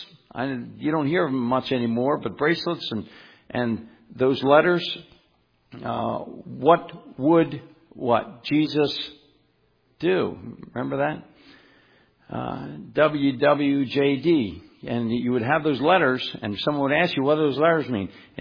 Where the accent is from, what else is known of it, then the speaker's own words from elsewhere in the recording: Philadelphia, Pennsylvania, United States; When I grew up, and of course, remember, I'm from Philly, so I was all pro sports down there.